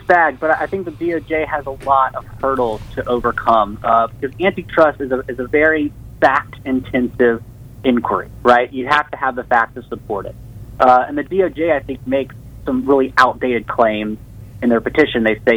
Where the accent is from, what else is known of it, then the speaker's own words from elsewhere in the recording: Louisiana, United States; I'm from Louisiana. I like to call it the monopoly gumbo.